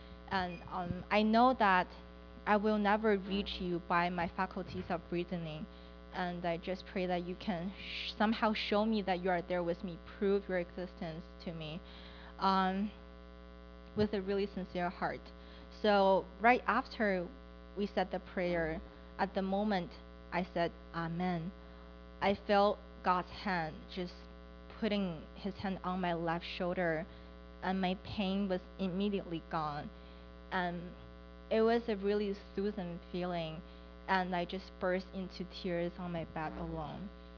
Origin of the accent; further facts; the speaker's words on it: Beijing, China; English is a second language; I'm from China. I was born and raised in Beijing.